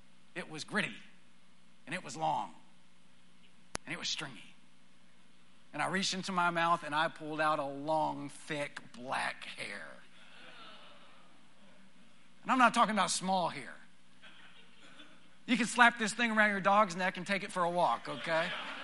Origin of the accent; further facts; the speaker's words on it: Texas, United States; When I was growing up in West Texas, and I thought about this because I was out there preaching last Sunday, preached in my home church